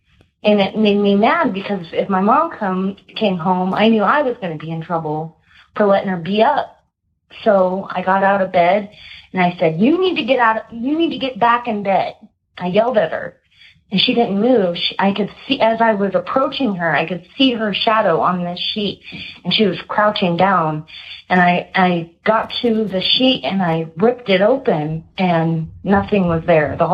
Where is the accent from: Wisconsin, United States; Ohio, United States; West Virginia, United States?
Ohio, United States; I'm from Ohio.